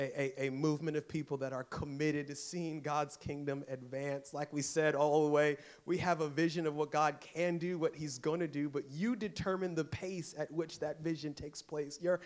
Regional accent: Columbia, Maryland, United States; No, I was actually born and raised in Columbia, and I still hate snow.

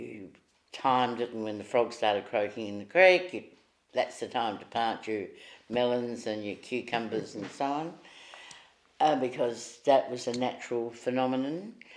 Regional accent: Leabrook, South Australia, Australia; because I grew up in Leabrook

